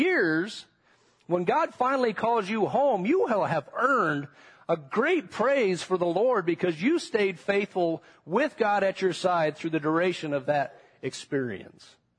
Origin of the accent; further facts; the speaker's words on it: United States; As an American, I think that's how we live to a large degree.